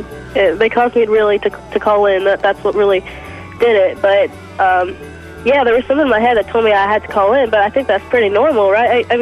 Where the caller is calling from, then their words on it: Arizona, United States; Hello, I'm calling in from Arizona.